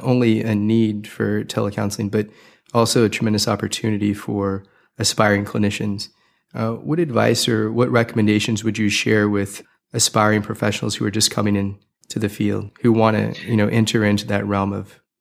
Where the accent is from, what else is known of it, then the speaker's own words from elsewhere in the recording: California, United States; now in Pasadena, United States; And rather I grew up in, you know, rural central California. And so I think about, you know, growing up in a really small town